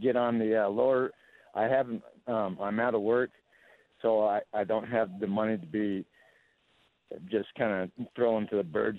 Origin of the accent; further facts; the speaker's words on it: Cave Creek, Arizona, United States; I grew up in Cave Creek